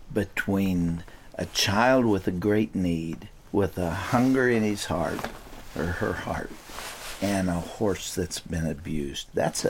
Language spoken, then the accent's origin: English; Texas, United States; I grew up in Texas, so yeah. I've been around horses a lot.